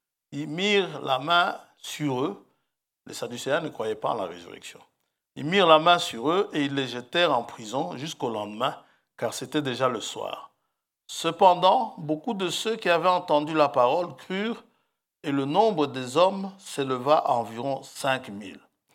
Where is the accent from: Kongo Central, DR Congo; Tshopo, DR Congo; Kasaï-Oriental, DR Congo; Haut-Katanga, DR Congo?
Tshopo, DR Congo; Kisangani; Chez nous, à Kisangani, on dit tu te caches dans un champ de cacahuètes.